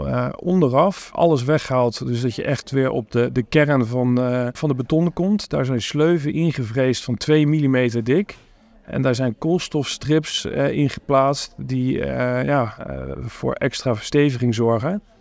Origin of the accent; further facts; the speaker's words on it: Arnhem, Gelderland, Netherlands; En ik ben een geboren en getogen Arnhemmer